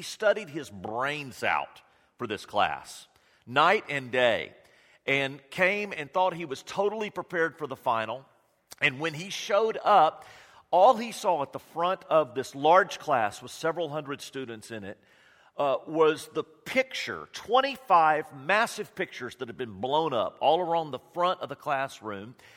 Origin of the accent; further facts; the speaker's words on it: Austin, Texas, United States; And anytime I'm in Austin, I am just reflective on my history because I grew up there.